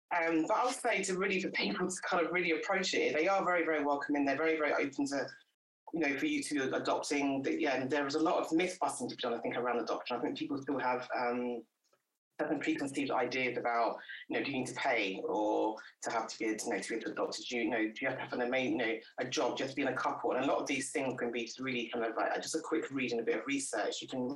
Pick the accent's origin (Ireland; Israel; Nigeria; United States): Nigeria; if I, as a Nigerian woman, took on all that culture that comes with it